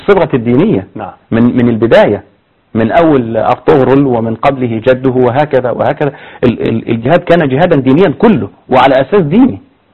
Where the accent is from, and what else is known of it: Egypt